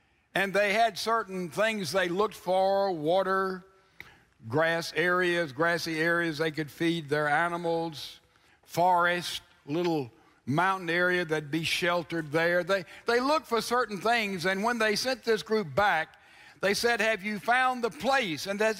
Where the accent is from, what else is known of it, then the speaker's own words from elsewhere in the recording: Mississippi, United States; I'm from Mississippi, and I love the name of a little town there called So-So.